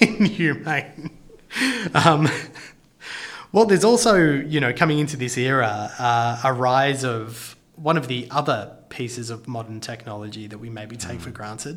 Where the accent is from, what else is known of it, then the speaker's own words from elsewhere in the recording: Victoria, Australia; my home state of Victoria.